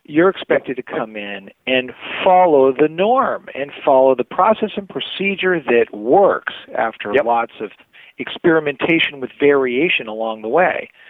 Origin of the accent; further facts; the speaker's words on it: Maine, United States; You know, I'm from Maine, for example, believe it or not.